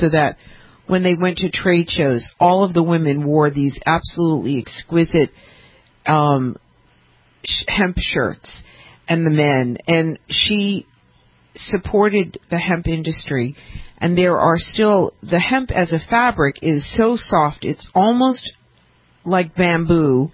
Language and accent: English; Massachusetts, United States; Oh, in my home state, too, yes. Yes, but you know what? I have to say that anything that's happening in my state of Massachusetts when it comes to cannabis